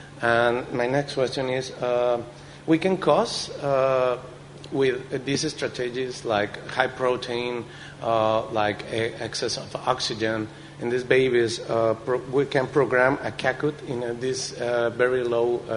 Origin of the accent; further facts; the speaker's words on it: Mexico City, Mexico; Hello, I'm from Mexico City.